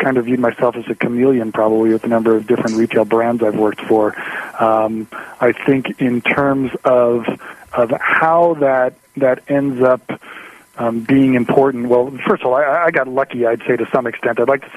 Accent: New York, United States; now in California, United States; being I grew up on the East Coast in the New York market.

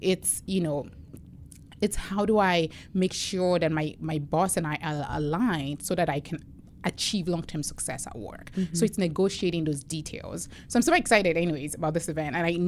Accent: Nigeria; now in United States; because I'm from Nigeria, so my perspectives are sometimes different.

